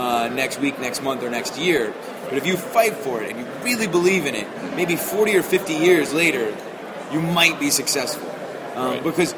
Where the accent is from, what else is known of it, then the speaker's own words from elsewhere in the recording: Atlanta, Georgia, United States; I mean, I'm from Atlanta. My grandfather went to Georgia Tech.